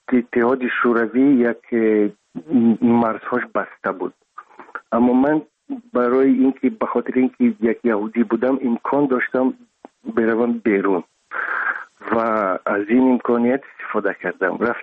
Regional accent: Dushanbe, Tajikistan; خوشبختانه دیدم جایهایی که در آنجا بزرگ شدم، دیدم.

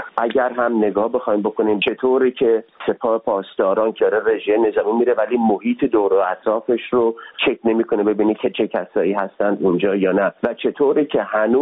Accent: Ahvaz, Khuzestan, Iran; من خودم بچه اهواز هستم

